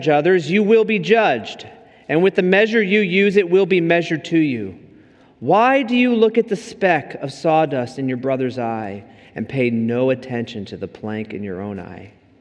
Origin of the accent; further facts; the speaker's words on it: Washington, District of Columbia, United States; also born or lived in Upstate New York / Deerfield, Illinois; You know, I grew up in Washington, D.C. to a military family from a Minnesota farm boy. You deal with conflict a certain way in that family. Then I moved to upstate New York in the mountains.